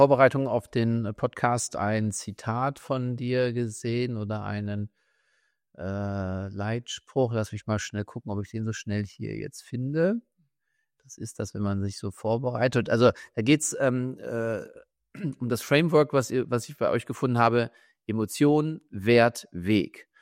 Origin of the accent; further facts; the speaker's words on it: Lower Saxony, Germany; ich komme ja aus Niedersachsen, aus der Nähe, aus dem Emsland